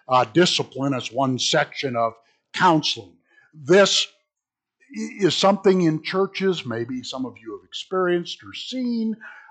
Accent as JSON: {"language": "English", "country": "United States", "said": "But I'm an American. I got my rights."}